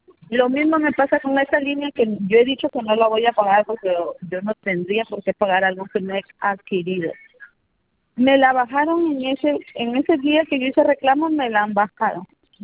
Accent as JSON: {"language": "Spanish", "town": "Máncora", "region": "Piura", "country": "Peru", "said": "yo soy de Máncora."}